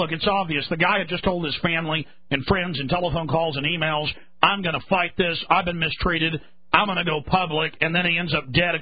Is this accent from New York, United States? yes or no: no; Dallas, Texas, United States; You know, growing up in Dallas was a lot rougher than Austin.